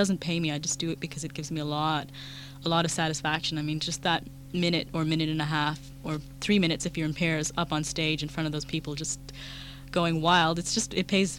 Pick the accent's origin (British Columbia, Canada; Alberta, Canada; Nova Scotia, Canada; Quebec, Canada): Quebec, Canada; Montreal; born there; because I was born here in Montreal, and, you know, it's my town